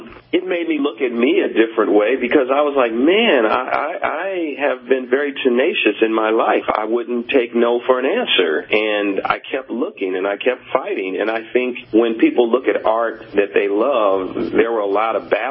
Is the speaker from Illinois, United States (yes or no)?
yes; Chicago, Illinois, United States; You know, because you know, I'm from Chicago, and you know, for a little kid that didn't go to film school